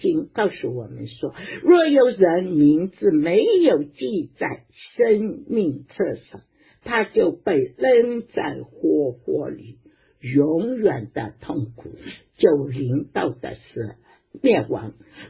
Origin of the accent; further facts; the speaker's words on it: Wenzhou, Zhejiang, China; 确确实实啊，我们温州人在那个90年代零零年的时候